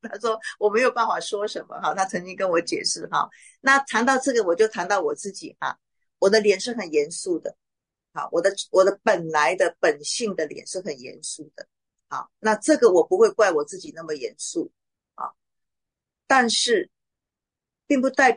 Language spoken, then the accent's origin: Chinese; Taiwan; 因为我是台湾人，所以一副中国脸